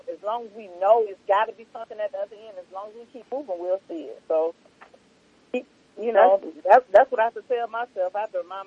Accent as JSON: {"language": "English", "region": "Florida", "country": "United States", "lives_now": "Houston, United States", "said": "No, I'm from Florida, but I live in Houston."}